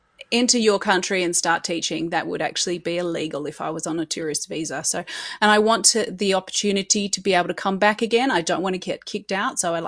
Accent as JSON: {"language": "English", "region": "New South Wales", "country": "Australia", "tie": "born or raised there", "said": "I have been teaching in the past in my hometown here, which is just a tiny little rural town in New South Wales."}